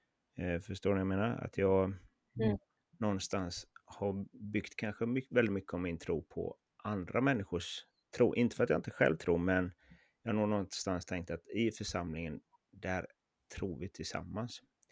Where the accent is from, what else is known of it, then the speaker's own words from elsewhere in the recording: Värnamo, Jönköping County, Sweden; Jag var hemma i Värnamo, där jag kommer ifrån.